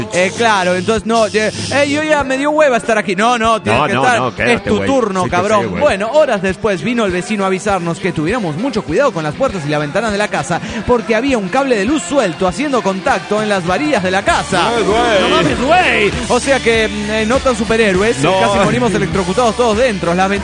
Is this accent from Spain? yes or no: no; Oaxaca, Mexico; now in Chicago, United States; Me fui de vacaciones a Oaxaca, mi tierra.